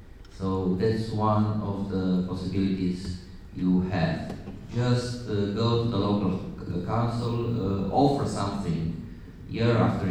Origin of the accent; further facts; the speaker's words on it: Romania; English is a second language; So I'm from Romania